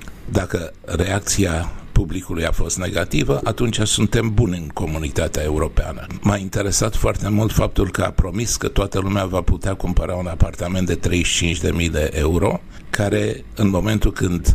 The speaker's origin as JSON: {"language": "Romanian", "country": "Romania", "moved": "yes", "said": "Sigur, sunt plecat din România de aproape 50 de ani. După cum vedeți și după cum se știe, n-am pierdut niciodată inima de român, n-am pierdut cultura de român, n-am pierdut sentimentele pentru România."}